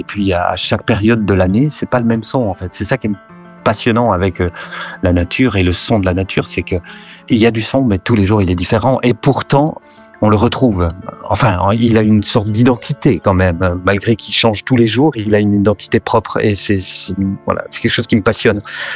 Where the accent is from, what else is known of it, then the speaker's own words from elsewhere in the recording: Boncourt, Jura, Switzerland; étant un enfant de Hal et puis ayant vécu aussi grande partie de mon enfance à Boncourt